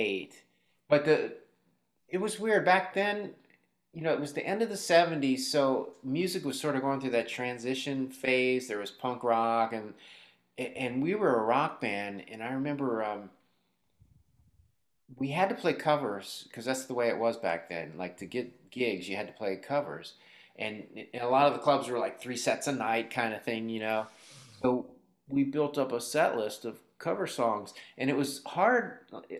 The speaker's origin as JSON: {"language": "English", "region": "Maryland", "country": "United States", "tie": "born or raised there", "also_born_or_lived": "Illinois", "moved": "as an adult", "said": "I grew up in Maryland. I was born in Illinois, but we moved there when I was like 2."}